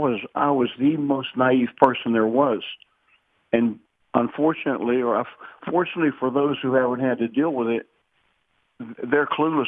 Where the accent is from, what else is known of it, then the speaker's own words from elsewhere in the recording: Shadyside, United States; You and I, we should be talking about making jokes, talking about growing up in Shadyside together.